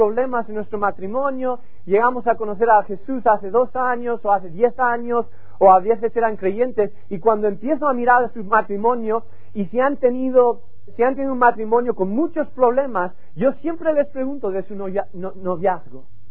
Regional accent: Burgos, Castile and León, Spain; now in United States; aunque me crié en España, vivo en los Estados Unidos y a veces se me oxida el español un poco. No solamente en España, pero en Burgos. No solamente Burgos, pero pueblo. Y orgulloso de ello. Soy de verdad por dentro muy pueblerino.

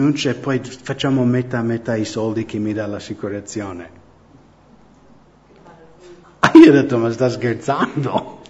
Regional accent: United States; Italian is a second language; io sono americano, sono pastore della Chiesa Evangelica di Montebelluna.

